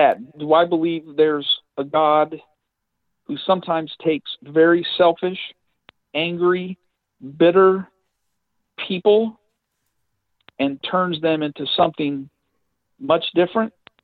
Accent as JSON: {"language": "English", "region": "Ohio", "country": "United States", "tie": "born or raised there", "said": "I grew up in Northern Ohio. I grew up in the shadow of Cedar Point."}